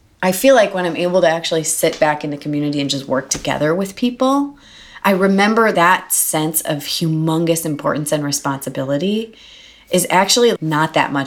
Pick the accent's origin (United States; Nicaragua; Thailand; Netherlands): United States; Milwaukee, Wisconsin; the way I was brought up in Milwaukee organizing community was really just about like doing the work and getting it done.